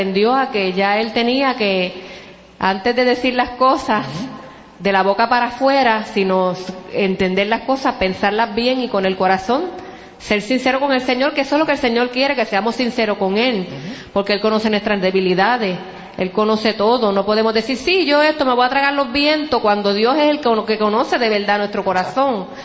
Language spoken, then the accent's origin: Spanish; Puerto Rico; podríamos decir quizás nosotros como acá, como puertorriqueños.